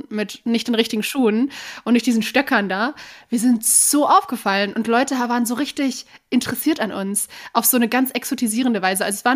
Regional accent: Germany; Da habe ich mich auch wirklich deutsch gefühlt, weil ich gemerkt habe, boah, ich bin europäisch, ich bin Deutsche.

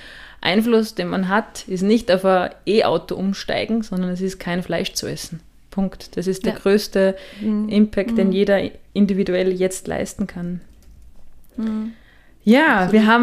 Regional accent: Austria; Natürlich für mich als Österreicherin schon ein bisschen schräg

